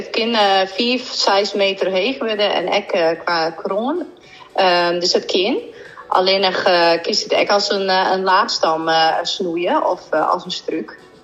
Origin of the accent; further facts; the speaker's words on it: Assen, Drenthe, Netherlands; Ik kom uit Assen, Drentewijk, dus daar ken ik het van.